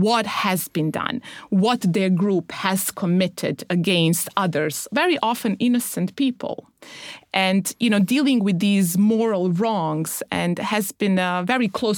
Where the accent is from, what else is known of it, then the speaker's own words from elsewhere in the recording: Germany; I lived there between 13 and 17, so critical years in a way. You know, my developmental critical years, I grew up in Germany as a refugee.